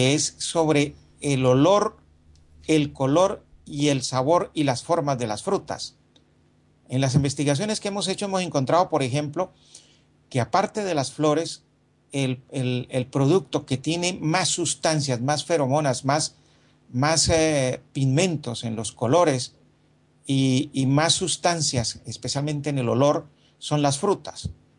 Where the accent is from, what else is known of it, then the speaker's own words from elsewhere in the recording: Colombia; Nosotros en Colombia tenemos dos tipos de zapote